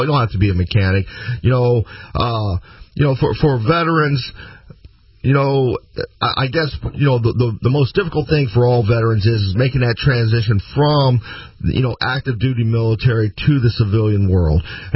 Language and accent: English; the South, United States; now in Florida, United States; But, you know, that's because I grew up in the South. You know, I'm a fan of the heat. You know, I'm a fan of the weather we have down here in Florida.